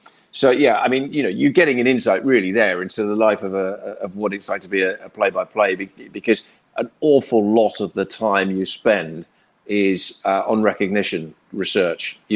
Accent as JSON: {"language": "English", "region": "England", "country": "United Kingdom", "tie": "born or raised there", "said": "I grew up watching football in England"}